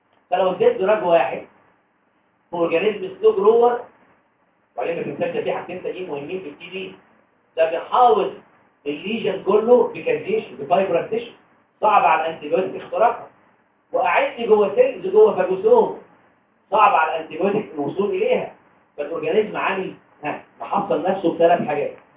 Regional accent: Egypt; ممكن تكون دي وظيفته هنا عندنا في مصر

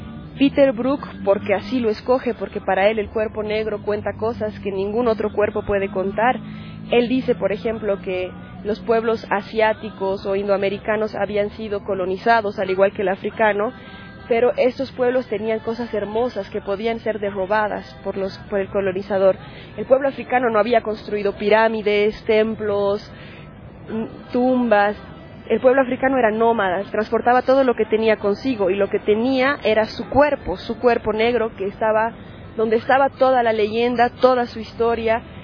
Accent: Bolivia; porque yo soy boliviana, pero latinoamericano en general.

